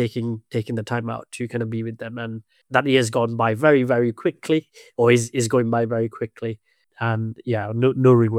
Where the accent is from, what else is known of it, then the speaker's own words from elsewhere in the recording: Sri Lanka; moved away as an adult; now in United Kingdom; I'm originally from Sri Lanka. I came here for university, and then I stayed on for work.